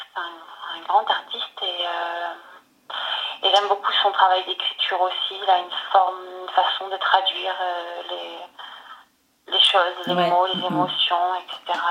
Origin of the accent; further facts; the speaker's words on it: Marseille, Provence-Alpes-Côte d'Azur, France; born there; je suis native de Marseille et que j'ai une partie de mon cœur toujours dans le sud.